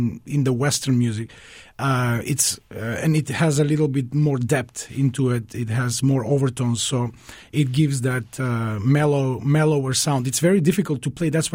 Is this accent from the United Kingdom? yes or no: no; North Macedonia; I was born and raised in Macedonia. And I come from a musical family, so I grew up with a lot of folk music.